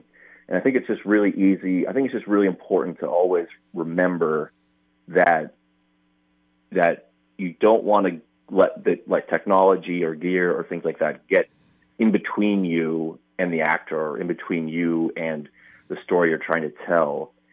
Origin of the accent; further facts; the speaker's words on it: Arkansas, United States; I grew up in Arkansas.